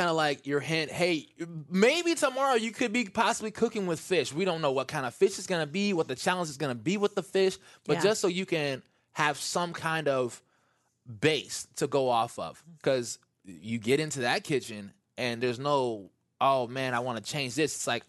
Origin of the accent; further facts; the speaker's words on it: Midwest, United States; well, I'm from the Midwest.